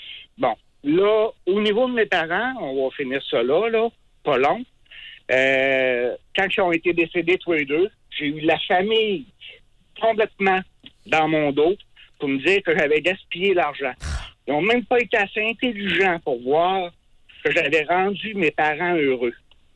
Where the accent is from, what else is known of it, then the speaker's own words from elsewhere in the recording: Quebec, Canada; moved away as an adult; À l'âge de 18 ans, je m'entendais pas du tout avec mon père. Je suis parti du Bas-Saint-Laurent pour m'en aller travailler en ville